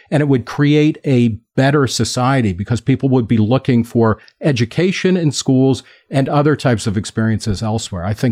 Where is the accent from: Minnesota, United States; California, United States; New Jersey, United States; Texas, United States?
New Jersey, United States; Middletown; I grew up in Middletown, New Jersey, which had, at the time that I was growing up, the teachers in Middletown were the highest paid in the state of New Jersey